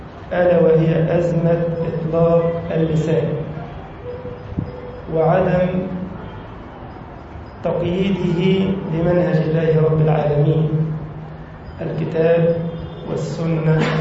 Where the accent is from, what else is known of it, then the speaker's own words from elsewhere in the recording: Egypt; واحفظ بلدنا مصر وسائر بلاد المسلمين